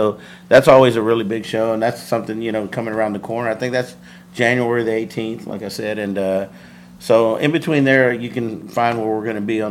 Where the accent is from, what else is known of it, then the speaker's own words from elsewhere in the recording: Kyle, Texas, United States; So that's our first time actually playing out of town, because we're from Kyle area.